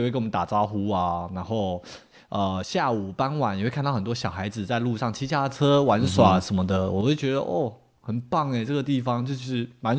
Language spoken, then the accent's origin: Chinese; Temple City, California, United States; 我觉得我是在南加长大的，然后在 LA 的 Temple City